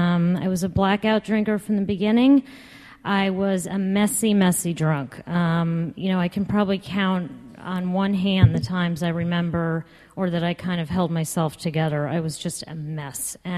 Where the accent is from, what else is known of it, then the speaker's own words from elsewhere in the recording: Westchester, New York, United States; Just to give you a little background, I grew up in Westchester.